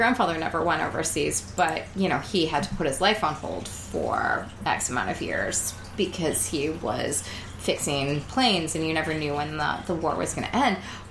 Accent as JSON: {"language": "English", "region": "Western Canada", "country": "Canada", "said": "especially as Western Canadians"}